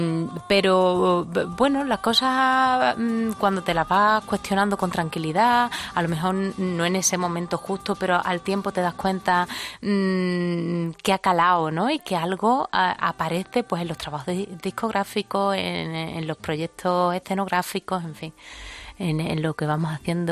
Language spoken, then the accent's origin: Spanish; Huelva, Andalusia, Spain; Existe la manera de cantar en Huelva, que es mi tierra